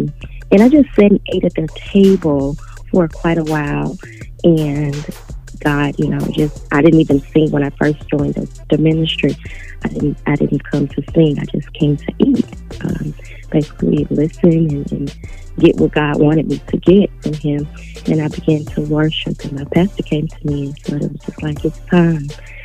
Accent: St. Louis, Missouri, United States; I am from St. Louis, Missouri. I was born and raised in church

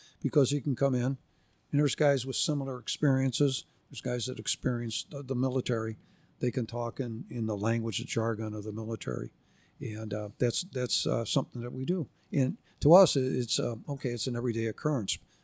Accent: Elmhurst, Illinois, United States; I grew up in Elmhurst. I graduated from IC grade school and high school.

